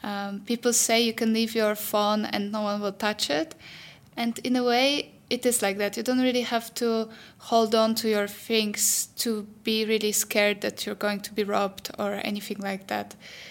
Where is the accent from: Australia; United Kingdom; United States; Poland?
Poland; English is a second language; which is completely the opposite of what we're used to from Poland